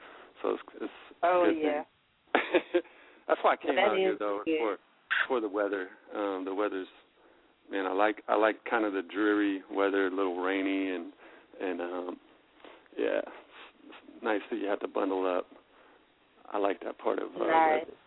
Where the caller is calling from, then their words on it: Oakland, California, United States; I'm calling from Oakland, California.